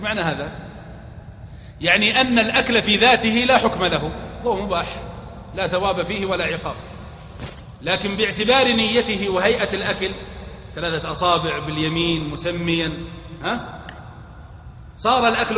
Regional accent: Hejaz, Saudi Arabia; يعني ليس من عادتي أن أكله، ما غير معروف عندنا في الحجاز

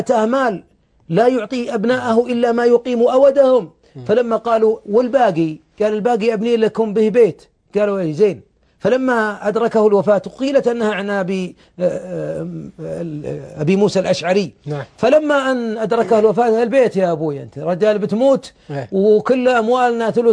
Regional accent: Riyadh, Riyadh Province, Saudi Arabia; جاء الوقف عندنا في الرياض واطلعنا عليه

